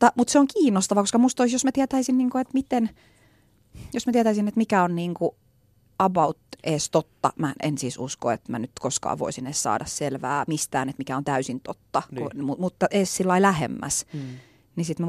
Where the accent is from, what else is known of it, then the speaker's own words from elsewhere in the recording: Kuusankoski, Kymenlaakso, Finland; born there; first language Finnish; mä oon syntynyt Kuusankoskella. Mm. Mun ainut äidinkieli on suomi tavallaan.